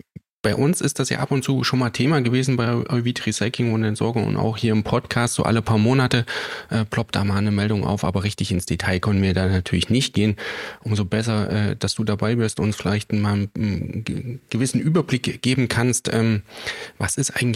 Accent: Thuringia, Germany; du hast schon gesagt, ich komme aus Thüringen.

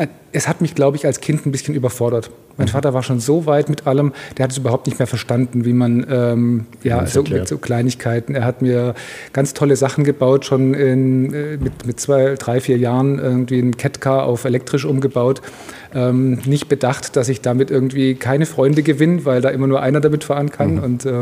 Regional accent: Donaueschingen, Baden-Württemberg, Germany; Genau, ich komme aus Donaueschingen.

